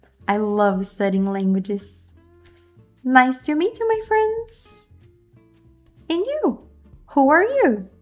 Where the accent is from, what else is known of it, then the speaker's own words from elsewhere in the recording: Lages, Santa Catarina, Brazil; English is a second language; now in Italy; I'm from Lages, Brazil.But I live in Italy nowadays. My birthday is on December 16th, and I'm 27 years old.